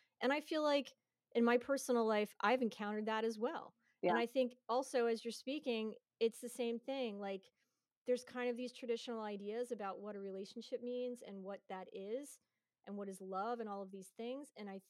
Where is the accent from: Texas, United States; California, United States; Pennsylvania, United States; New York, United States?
Pennsylvania, United States; Fallsington; We grew up together. Best friends. Since we were little children, and we grew up in Fallsington, PA